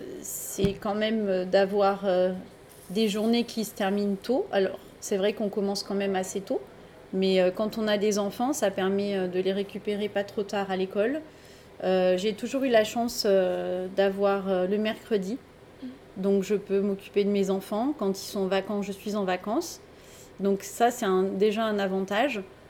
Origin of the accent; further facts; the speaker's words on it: Provence-Alpes-Côte d'Azur, France; Alors moi je suis originaire des Alpes-Maritimes. J'ai fait 15 ans dans les Alpes-Maritimes, 5 ans ensuite à Fayence. Et là j'ai déménagé.